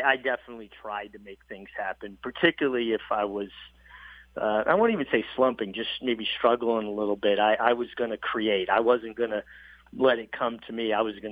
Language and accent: English; Brooklyn, New York, United States; Everybody, you know, kid growing up in Brooklyn wants to be a jockey.